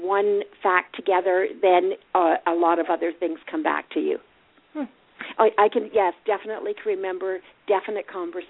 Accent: Canada; Being a Canadian, we had a problem with the Canadian words, the Canadian spelling.

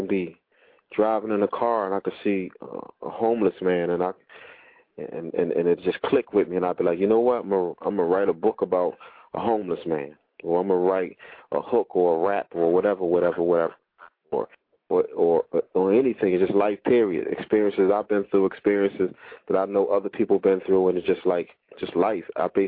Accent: Philadelphia, Pennsylvania, United States; I'm originally born and bred in West Philly.

